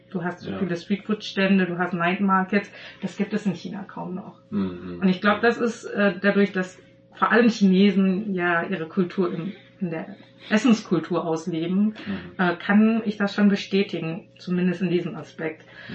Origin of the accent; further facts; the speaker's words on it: Göttingen, Lower Saxony, Germany; Wir kommen ja auch aus Göttingen. Das ist eine ziemlich harte Stadt, was das betrifft.